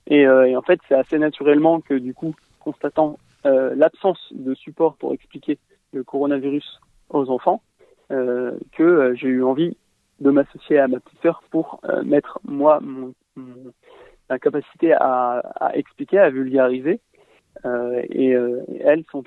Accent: France; Effectivement, je suis français. J'habite en banlieue parisienne.

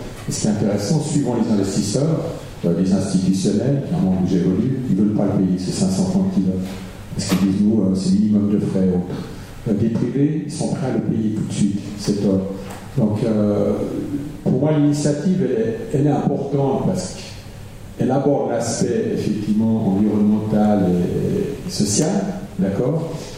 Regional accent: Italy; je suis italien, je me permets de dire

